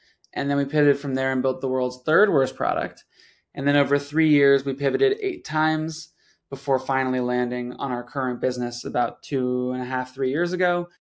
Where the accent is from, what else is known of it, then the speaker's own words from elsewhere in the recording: Denver, Colorado, United States; Yeah, so I grew up in Denver, Colorado, was more of a mountain kid